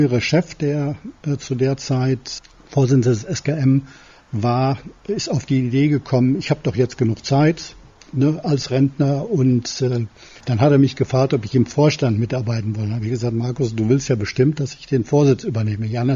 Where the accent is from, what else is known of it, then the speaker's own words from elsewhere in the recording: North Rhine-Westphalia, Germany; ich bin im Kreis Olpe groß geworden, habe dann mal 4 Jahre in Paderborn im Generalvikariat gearbeitet